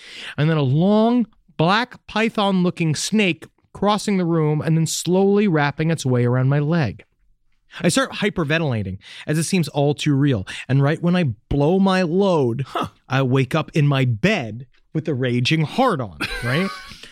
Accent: United States; now in Cambodia; I'm an American living in Cambodia for 4 years

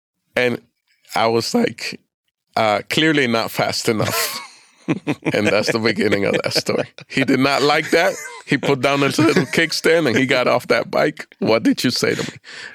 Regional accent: Florida, United States; I fly home to visit my mother. I grew up in South Florida, tropical place.

